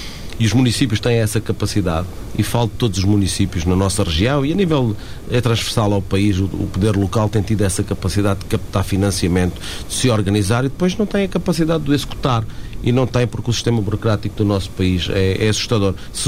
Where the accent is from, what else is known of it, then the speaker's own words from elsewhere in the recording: Mértola, Beja, Portugal; Eu sou de Mértola, sou ainda mais do interior de Mértola, de uma localidade muito que é Boisões, ainda mais a sul do concelho. Fiz todo o meu percurso pessoal e profissional em Mértola